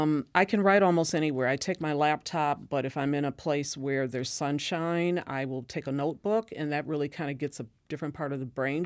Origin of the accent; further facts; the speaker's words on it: Racine, Wisconsin, United States; a little Black girl growing up in Racine.